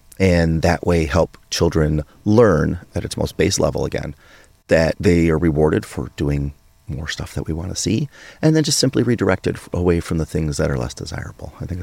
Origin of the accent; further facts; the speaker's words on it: Chicago, Illinois, United States; also born or lived in Florida; So we left Florida. I was born and raised in Chicago.